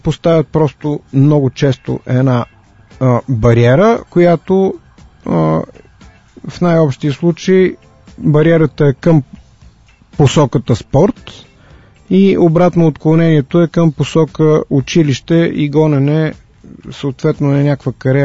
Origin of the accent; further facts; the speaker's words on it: Sofia, Sofia City, Bulgaria; ние сме от София и ние до София, около София навсякъде има планини